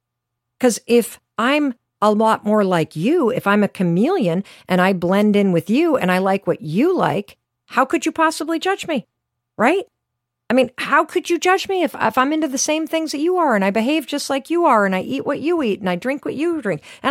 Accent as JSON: {"language": "English", "region": "Michigan", "country": "United States", "tie": "born or raised there", "said": "Now, I grew up in Western Michigan, and so I am a little outdoorsy"}